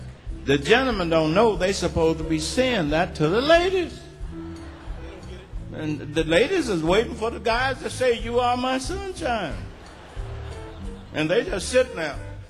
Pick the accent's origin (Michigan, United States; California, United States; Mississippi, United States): Mississippi, United States; Now, ladies and gentlemen, I'm from Mississippi. Mississippi, way down in the USA.